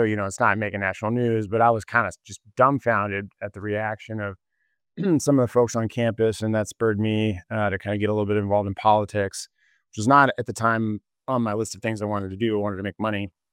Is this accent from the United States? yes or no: yes; California, United States; You know, I'm from California.